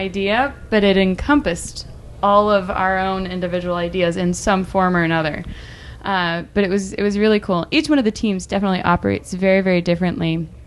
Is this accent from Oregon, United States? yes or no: no; Michigan, United States; I grew up in Michigan, and this is Oberon season for me.